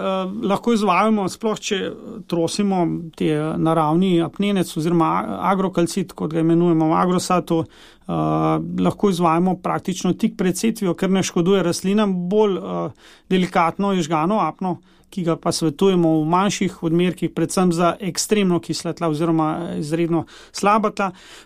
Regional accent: Upper Carniola, Slovenia; sam prihajam iz Gorenjske, kjer imamo preveč padavin

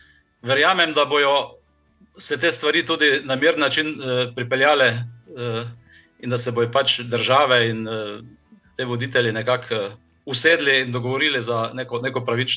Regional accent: Styria, Slovenia; born there; jaz sem rojen na Štajerskem, drugače potem sem šel na šolanje tukaj le v Ljubljano, 4 leta gimnazije, potem sem pa šel v Mornareško vojaško akademijo.

